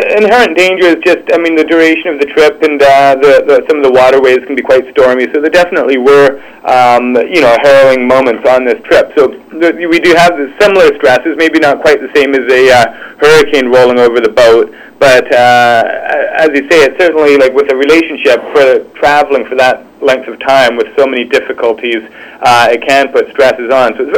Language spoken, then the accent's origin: English; British Columbia, Canada; born there; No, I was born in Vancouver Island. Both my parents are Scottish, though.